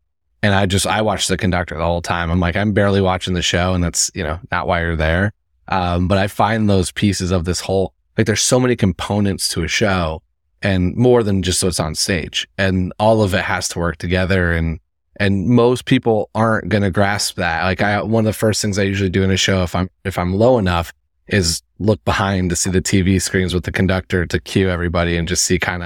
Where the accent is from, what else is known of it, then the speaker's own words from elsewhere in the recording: Indiana, United States; growing up in Indiana, I've seen a lot of touring Broadway